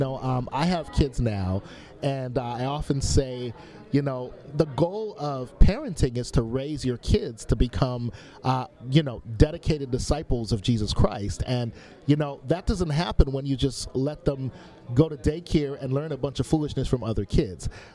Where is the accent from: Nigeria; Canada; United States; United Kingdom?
Canada; Western Canada; But I grew up in Western Canada, and there were a lot of Ukrainians.